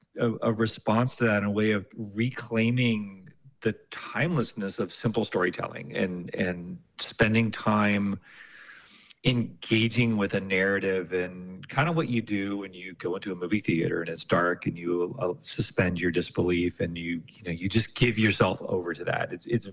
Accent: Washington, D.C. area, United States; No, I grew up outside Washington, D.C.

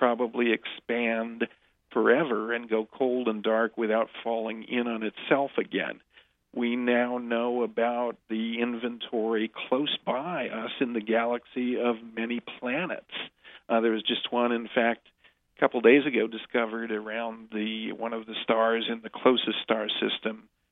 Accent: Oxford, Ohio, United States; I do, yeah. I grew up in Oxford, where my father is an emeritus professor, now long retired, of chemistry at Miami.

